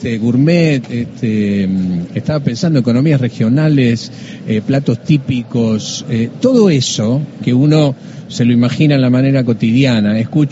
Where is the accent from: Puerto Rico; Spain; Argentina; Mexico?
Argentina; define quiénes somos los argentinos.